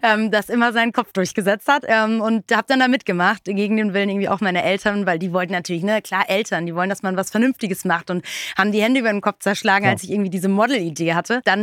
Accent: North Rhine-Westphalia, Germany; Ja, zur Schule gegangen in NRW.

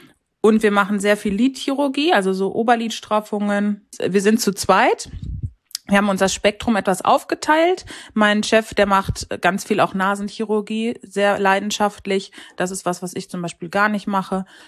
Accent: North Rhine-Westphalia, Germany; Wohne in Ostwestfalen und ja, das ist sozusagen meine Heimat, in die ich zurückgekehrt bin, nachdem ich lange im Rheinland war.

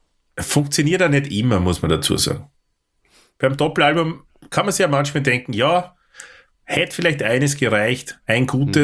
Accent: Austria; als Österreicher

